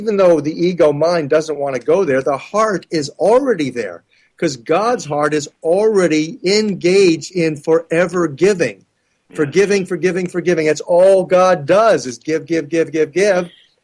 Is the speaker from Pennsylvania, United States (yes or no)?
yes; Philadelphia, Pennsylvania, United States; even though we're both from Philadelphia and we have the same kind of kinship and similar social background.